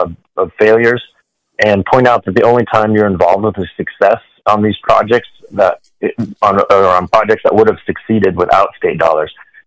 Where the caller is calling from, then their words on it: Fairbanks, Alaska, United States; I'm calling in from Fairbanks today.